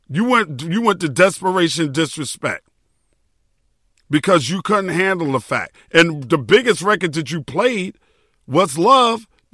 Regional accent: New York City, New York, United States; I'm from New York City, the home of hip-hop

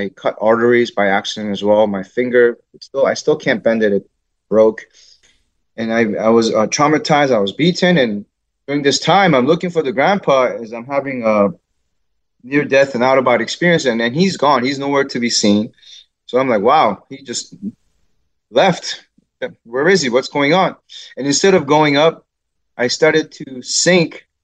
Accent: South Korea; But yeah, I grew up in South Korea with a very a big family, actually, in terms of having lots of aunts and uncles.

